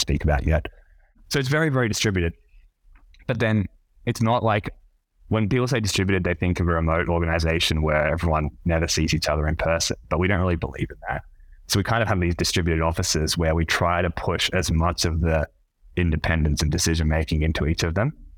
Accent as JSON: {"language": "English", "country": "Australia", "said": "I'm from Australia"}